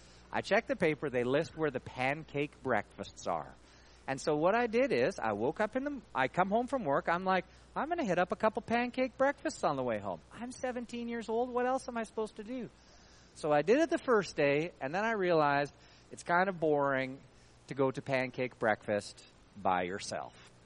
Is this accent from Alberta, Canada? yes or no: yes; Stony Plain, Alberta, Canada; also born or lived in Calgary; So I grew up in Stony Plain. In 1988, my dad took a new job in Calgary, and so I moved to Calgary.